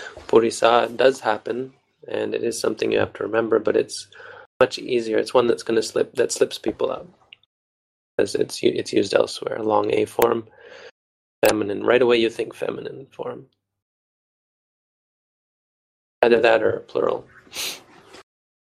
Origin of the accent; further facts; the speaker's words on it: Varanasi, Uttar Pradesh, India; but if you come from somewhere, I come from Varanasi, then you use asma.